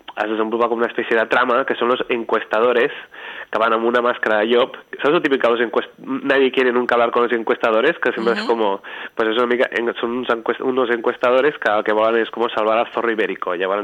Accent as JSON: {"language": "Catalan", "town": "Calella", "region": "Catalonia", "country": "Spain", "said": "jo quan vaig als festivals sempre dic que soc de Calella i sempre m'estan dient Calella de Palafrugell, dic no, soc de Calella de la Costa"}